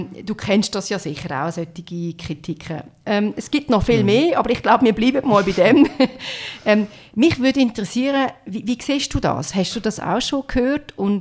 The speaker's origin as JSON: {"language": "German", "region": "Aargau", "country": "Switzerland", "tie": "born or raised there", "also_born_or_lived": "Ennepetal, Germany", "said": "aufgewachsen in den ersten Lebensjahren in Deutschland, im Bundesland Nordrhein-Westfalen, in einer Stadt, wo man Ennepetal nennt. Und bin dann aber später in meiner Kindheit und Jugend in die Schweiz gezogen, bin im Kanton Aargau"}